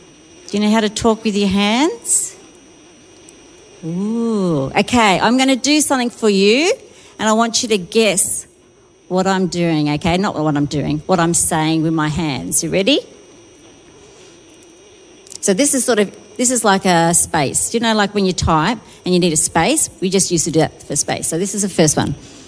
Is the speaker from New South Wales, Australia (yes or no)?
yes; Sydney, New South Wales, Australia; So I'm from Sydney, here in New South Wales